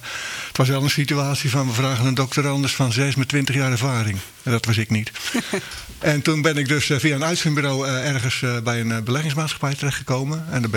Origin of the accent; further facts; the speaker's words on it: Brandwijk, South Holland, Netherlands; born there; Ik ben in Brandwijk geboren.